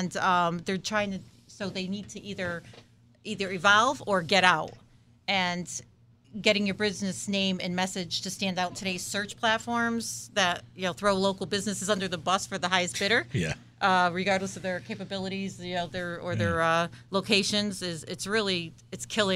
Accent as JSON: {"language": "English", "town": "Seymour", "region": "Connecticut", "country": "United States", "tie": "born or raised there", "said": "I grew up in the Valley in Seymour, and Allen's Plumbing was around since I was a toddler."}